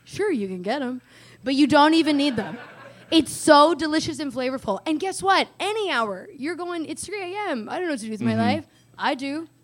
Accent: Toronto, Ontario, Canada; So I'm from Toronto.

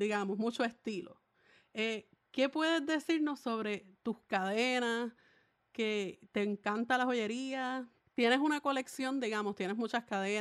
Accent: Salinas, Puerto Rico; Yo soy de Salinas, Puerto Rico.

